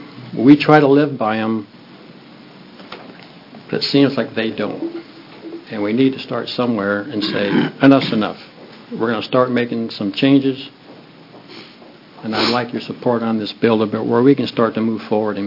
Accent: Bend, Oregon, United States; I'm from Bend, Oregon. I'm actually born and raised here.

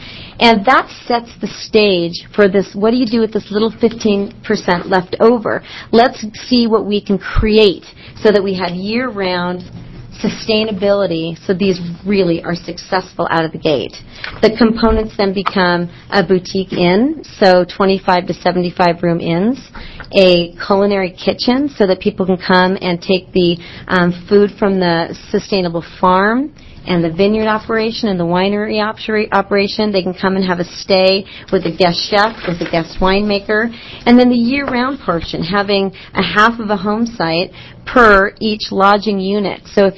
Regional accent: Beaverton, Oregon, United States; Growing up in Beaverton with my mom and living on the weekends with my dad in Portland, we never got that concept.

